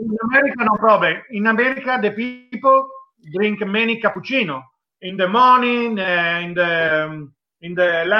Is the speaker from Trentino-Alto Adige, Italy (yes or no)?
no; Vigevano, Lombardy, Italy; born there; English is a second language; I born in Italy in Vigevano, Pavia. My family from my father and my mother from Piemonte, Naples. Naples, Amalfi Coast.